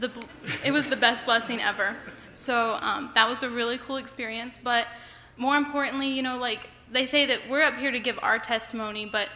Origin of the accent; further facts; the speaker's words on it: Laurel, Delaware, United States; I'm a freshman, and I'm from Laurel, Delaware.